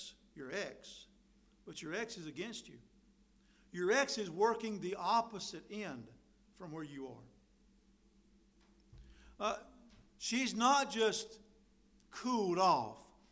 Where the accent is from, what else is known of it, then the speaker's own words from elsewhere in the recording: North Carolina, United States; moved away; I grew up in North Carolina, out in a residential neighborhood. We had to drive to the store a little way. It wasn't too far. It was, it took several miles. When I moved to Minnesota, there was a dentist office in my parking lot.